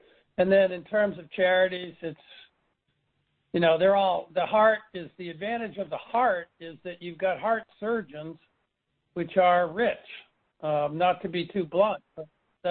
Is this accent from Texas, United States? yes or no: no; Lancaster, Pennsylvania, United States; I'm from Lancaster, remember?